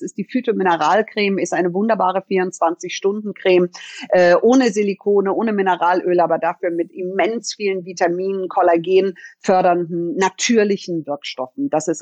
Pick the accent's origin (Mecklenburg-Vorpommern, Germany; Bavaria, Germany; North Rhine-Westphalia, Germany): Bavaria, Germany; Munich; born there; wieder zurück nach München, meine Geburtsstadt.